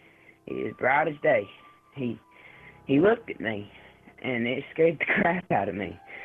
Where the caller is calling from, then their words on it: Tennessee, United States; Yeah, I'm here. I'm calling from Tennessee.